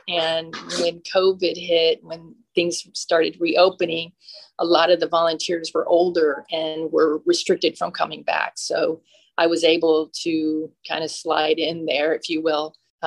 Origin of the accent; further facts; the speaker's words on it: Florida, United States; born there; I came into that in the fact that I was born in Florida, so I'm kind of familiar with natural disasters.